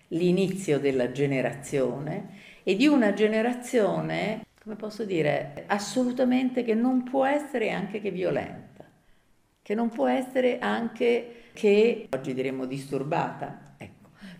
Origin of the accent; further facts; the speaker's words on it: Rome, Lazio, Italy; io sono romana, quindi ho